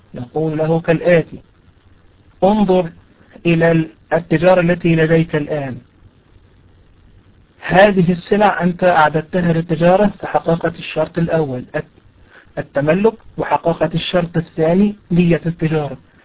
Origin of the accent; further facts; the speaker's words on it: Egypt; زي ما بيحصل عندنا في مصر، الجنيه في خلال سنة ممكن يفقد ثلث قيمته